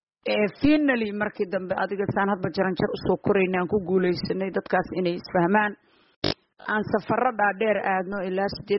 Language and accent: Somali; Galmudug, Somalia; reer Bullaani reer Galmudug baynu nahay